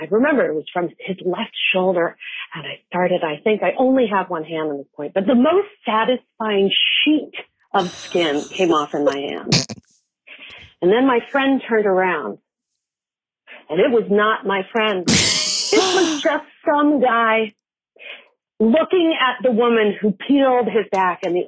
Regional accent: Denver, Colorado, United States; I grew up in Denver, Colorado.

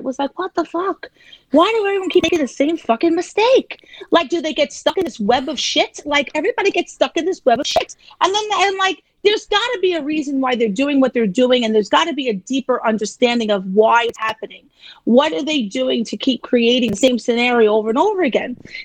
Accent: New York City, New York, United States; No, I'm from Staten Island.

